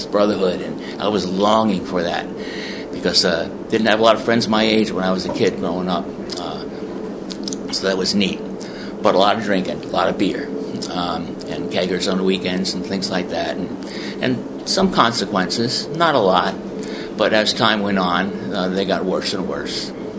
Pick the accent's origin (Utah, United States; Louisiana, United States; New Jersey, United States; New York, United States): New York, United States; Staten Island; I'm the youngest of six in my family, born and raised on Staten Island, and had a happy childhood, lived on a little dirt road in Huguenot, went to PS5